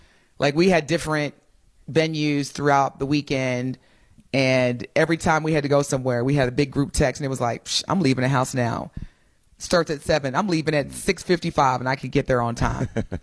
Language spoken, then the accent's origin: English; Indiana, United States; growing up in Southern Indiana, you did not talk about race or racism.